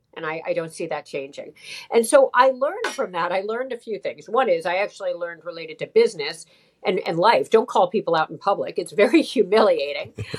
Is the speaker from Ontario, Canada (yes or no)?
yes; Toronto, Ontario, Canada; also born or lived in Chappaqua, United States / Portugal; I was growing up in Toronto at that. I had moved to Toronto at that point. Originally, I lived in Westchester, New York, in Chappaqua. Then I lived in Portugal